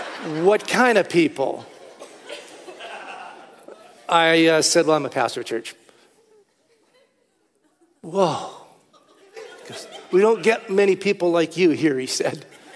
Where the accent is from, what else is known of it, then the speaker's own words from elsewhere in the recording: Alberta, Canada; I said, beef, I'm from Alberta.